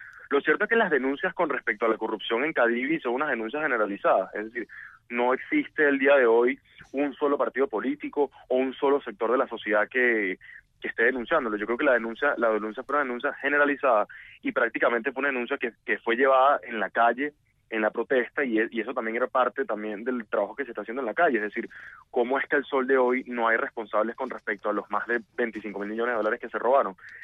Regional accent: Venezuela; Pero como estudiante venezolano, yo creo que lo más grave no es eso.

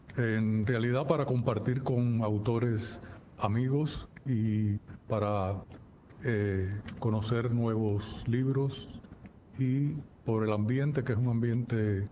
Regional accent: Remedios, Villa Clara, Cuba; also born or lived in Caibarién; Nací en Caibarién, pero a los pocos días me llevaron para Remedios, donde viví hasta los 8 años, y en ese ambiente remediano es el que se refleja en mis escritos.

